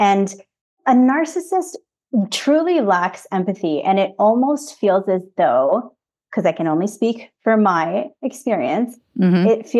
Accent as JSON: {"language": "English", "country": "Canada", "said": "I'm a Filipino Canadian."}